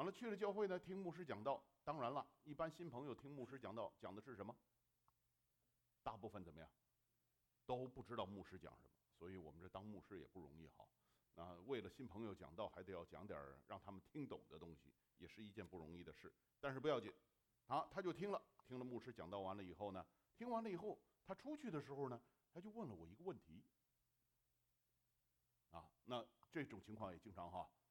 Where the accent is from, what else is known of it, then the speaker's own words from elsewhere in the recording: China; 我们都是中国人哈，都懂点